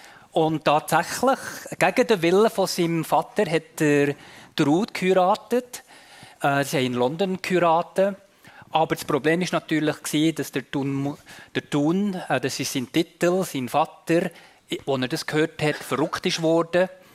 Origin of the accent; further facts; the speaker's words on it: Sabah, Malaysia; Und es zeigt auch sehr authentische Bilder von Saba, von dem Land, wo ich herkomme.